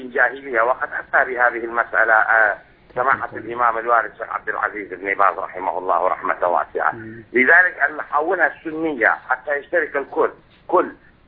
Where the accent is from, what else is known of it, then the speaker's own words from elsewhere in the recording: Erbil, Kurdistan Region, Iraq; نحن نناشدهم من أربي, ونريد من فضيلة الشيخ نصائحه لنا كعراقيين في هذه المرحلة الحساسة.